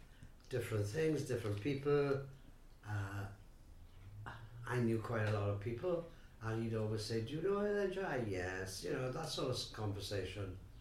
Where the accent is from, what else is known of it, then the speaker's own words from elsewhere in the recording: Milford Haven, Wales, United Kingdom; born there; I was born in Milford Haven, 1943.